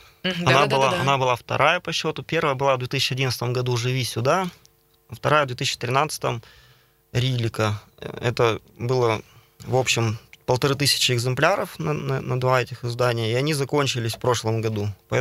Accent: Gubakha, Perm Krai, Russia; born there; Я родился на Верхней Губахе, вот в городе, который сейчас называется Старая Губаха. Город, который сейчас присутствует в виде развалин.

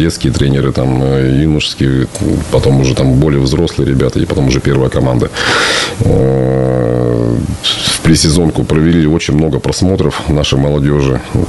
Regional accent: Perm, Perm Krai, Russia; Это да, это мой родной город. Я здесь вырос на Загаре. Все мое детство прошло.

